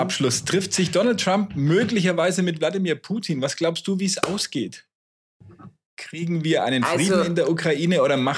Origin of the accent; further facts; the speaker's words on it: Austria; damit bin ich in Österreich aufgewachsen